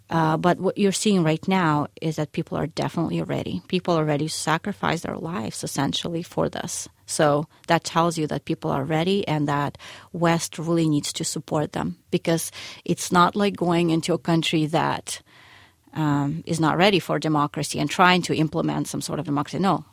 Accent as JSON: {"language": "English", "country": "Ukraine", "tie": "born or raised there", "lives_now": "United States", "said": "Part of me will always be culturally Ukrainian just because I lived there and I was raised there and I was born there and raised"}